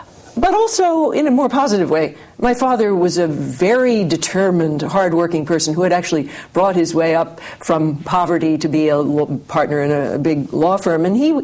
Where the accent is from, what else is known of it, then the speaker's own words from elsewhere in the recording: Bryn Mawr, Pennsylvania, United States; also born or lived in New York City; Well, I was born in New York City, but then soon after that, we moved to suburban Philadelphia. So I grew up on what was called the Main Line in Bryn Mawr, Pennsylvania.